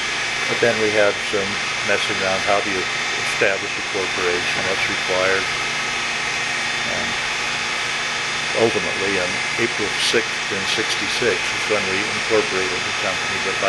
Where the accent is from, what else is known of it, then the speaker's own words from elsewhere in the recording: Murray, Utah, United States; I grew up in Murray, Utah, boy.